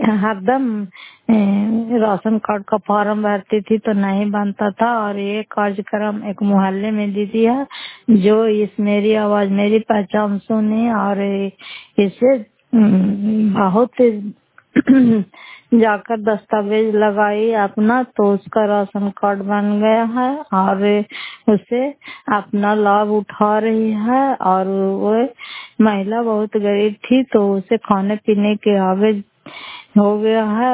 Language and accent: Hindi; Fatehpur, Bihar, India; घर फतेहपुर, पंचायत मकसौता, जिला नालंदा, खरा पचरा ब्लॉक की निवासी हूँ।